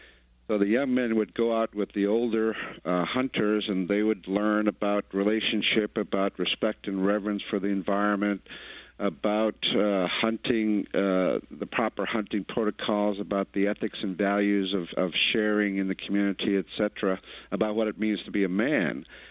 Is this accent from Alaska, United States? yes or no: yes; Alaska, United States; I was born and raised out in the Pribilof Islands, which is in the middle of the Bering Sea, and my generation was the last generation that had a fully traditional upbringing.